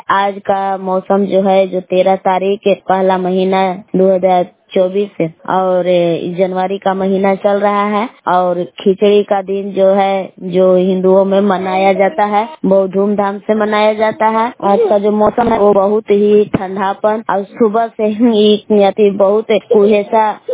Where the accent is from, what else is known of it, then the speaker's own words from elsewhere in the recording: Belaon, Bihar, India; मैं ग्राम बेलाव जिला कैमूर भभुआ के निवासी हूँ।